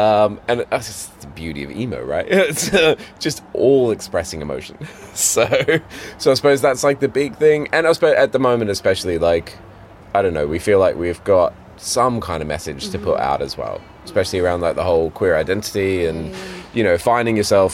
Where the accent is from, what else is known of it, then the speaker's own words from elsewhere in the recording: Australia; accent: Australian; If anything, I probably amp up my Australian accent.